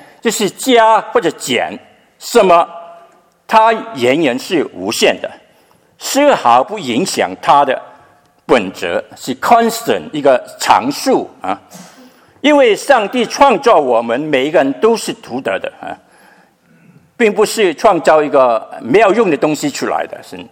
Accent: Hong Kong; 特别我是从香港来的，跟传道是从香港来的。我们在香港有很多啊、弟兄姐妹啊，很多教会的弟兄姐妹啊，朋友

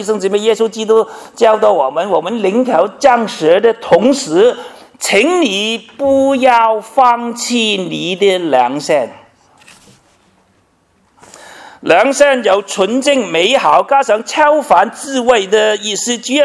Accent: Hong Kong; 我小的时候在香港哈，我非常穷困哈，叫我跟我妈妈两个人呢相依为命。那个时候生活在香港啊，非常不容易。

